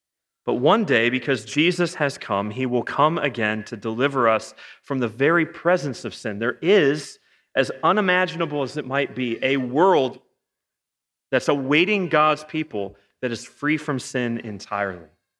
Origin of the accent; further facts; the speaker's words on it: Ohio, United States; I'm from Northeast Ohio, so it's sacrilege not to watch A Christmas Story way too much.